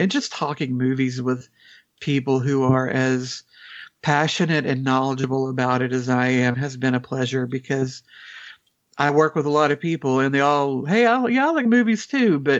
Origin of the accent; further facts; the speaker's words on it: the South, United States; As a Southerner, it was always nice hearing another Southerner's perspective.